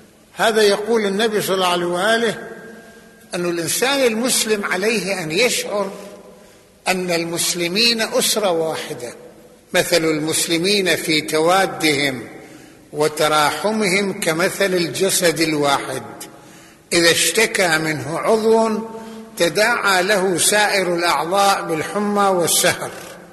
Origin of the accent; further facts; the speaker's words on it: Lebanon; وحتى ما حدث عندنا في لبنان